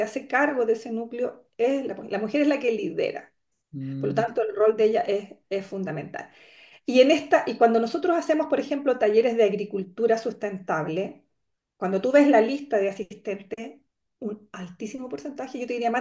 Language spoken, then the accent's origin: Spanish; Santiago, Santiago Metropolitan Region, Chile; now in Arica, Chile; Bueno, yo llevo 20 y tantos años trabajando en el norte de Chile, más de 20. Yo soy santiaguina, pero a mí me adoptó Arica.